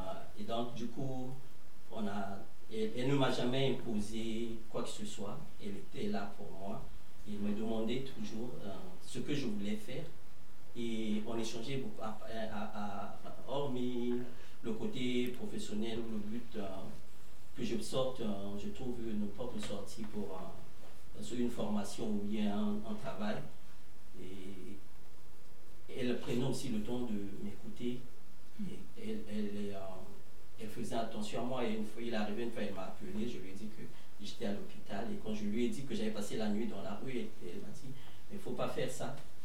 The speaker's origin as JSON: {"language": "French", "town": "Brazzaville", "country": "Republic of the Congo", "said": "Je suis du Congo Brazzaville, en Afrique centrale."}